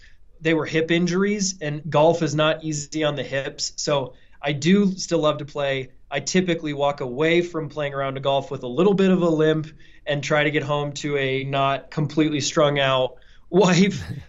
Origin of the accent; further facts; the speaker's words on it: Highlands Ranch, Colorado, United States; So I was born in Colorado. I'm from Highlands Ranch, Colorado. I was born and raised here.